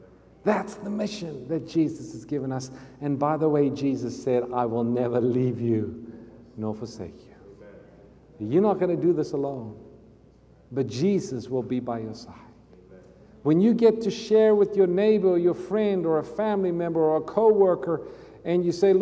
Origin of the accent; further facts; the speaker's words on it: South Africa; growing up in South Africa, the biggest sporting event that they have there is something called rugby.